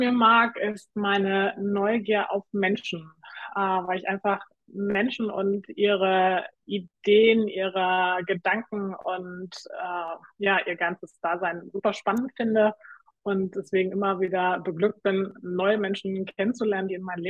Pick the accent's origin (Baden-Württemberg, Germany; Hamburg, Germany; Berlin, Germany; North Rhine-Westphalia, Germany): Hamburg, Germany; Und mein Herz höher schlagen lässt immer wieder meine Heimatstadt Hamburg, in die ich vor 4 Jahren zurückgekehrt bin, heimgekehrt bin.